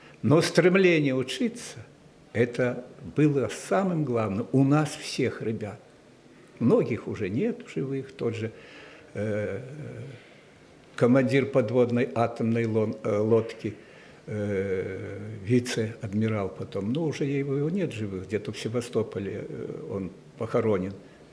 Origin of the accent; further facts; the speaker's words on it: Stayki, Minsk Region, Belarus; born there; Родился я в Вилейском районе, в Стайках деревня, где отец работал учителем. Так что в семье учителей